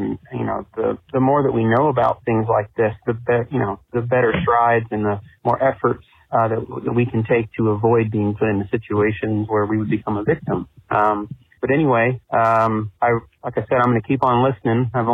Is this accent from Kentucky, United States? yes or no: yes; Lexington, Kentucky, United States; I'm from Lexington, Kentucky, so not too far away from where y'all are.